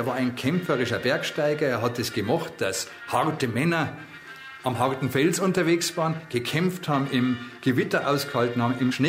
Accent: Munich, Bavaria, Germany; Ich bin in München aufgewachsen

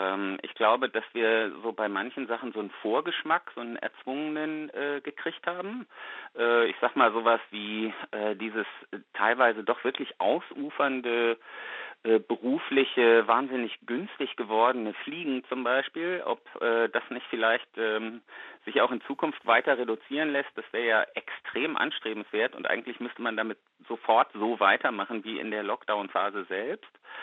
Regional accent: Essen, North Rhine-Westphalia, Germany; Und ich bin ja selbst in Essen aufgewachsen

